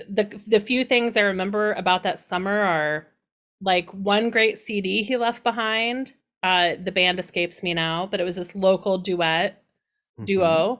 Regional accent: Indiana, United States; I'm from Indiana. What do I know about orchids?

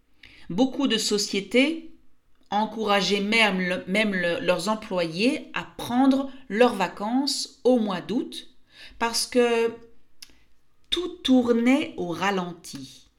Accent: French Alps, France; je ne suis pas du tout originaire de Paris. Non. Moi, je viens des Alpes, dans le sud de la France, pas très loin de la Suisse.

